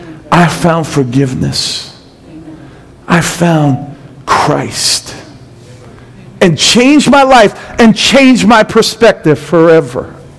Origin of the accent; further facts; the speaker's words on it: New York City, New York, United States; Look, some of you know I was raised in Brooklyn, New York. I was raised in a pastor's home.